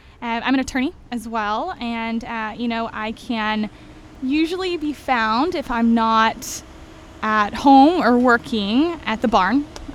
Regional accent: Homestead, Florida, United States; now in Orlando, United States; I was born in Homestead, so Everglades kid.

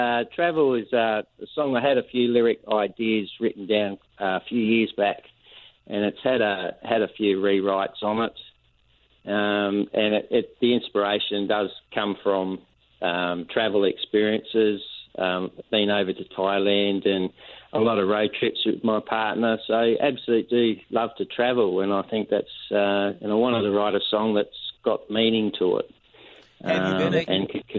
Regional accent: Australia; accent: Australian; also born or lived in Scotland; Oh, no, definitely Australian. Yeah, I was only very young when I came over to Australia from Scotland, so it should sound Australian.

